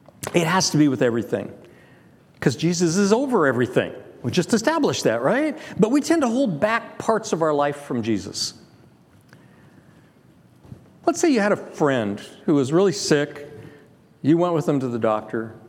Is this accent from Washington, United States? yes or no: yes; Longview, Washington, United States; I grew up in Longview, pulp town. There were 3 pulp mills.